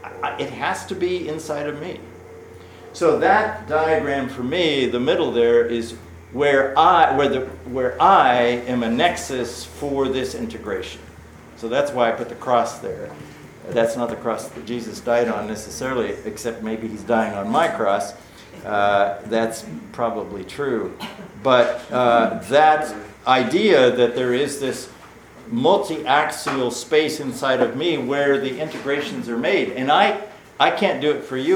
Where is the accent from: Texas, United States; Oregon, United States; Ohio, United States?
Texas, United States; I'm a Westerner, I'm an American, I'm a Texan, I'm a male, I have all these things that are part of my unique experience.